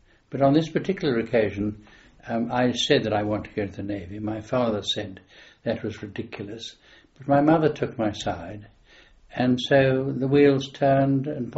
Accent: London, United Kingdom; born there; I was born in South Kensington, 27th of January, 1921.

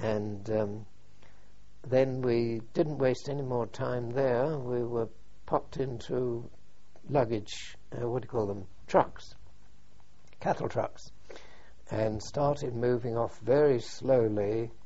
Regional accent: London, United Kingdom; You know, I came from London, she came from London.

